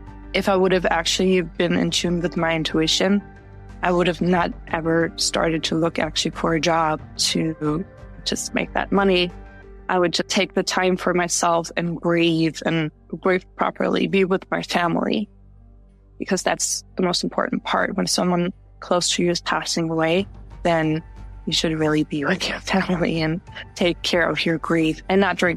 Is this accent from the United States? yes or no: no; Germany; I was in Germany, because I am from Germany.